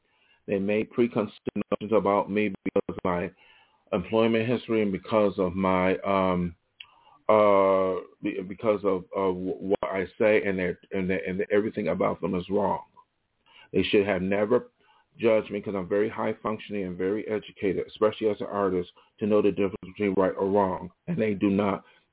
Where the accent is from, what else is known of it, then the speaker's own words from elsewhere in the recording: Los Angeles, California, United States; my experiences in my hometown, especially in LA, is that some people are too ignorant to understand that people are not the same as far as personality